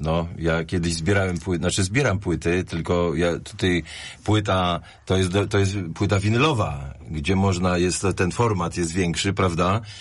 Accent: Puławy, Lublin Voivodeship, Poland; ja się wychowałem w mieście Puławy

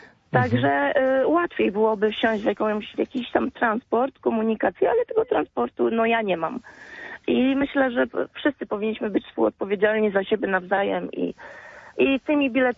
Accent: Mosina, Greater Poland Voivodeship, Poland; ja nie jestem z Wągrowca, jestem z przeciwnej strony, spod Mosiny

